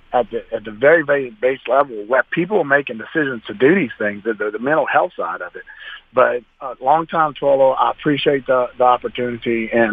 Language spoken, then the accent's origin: English; Louisiana, United States; I'm a conservative from Louisiana, but this is not about politics, man.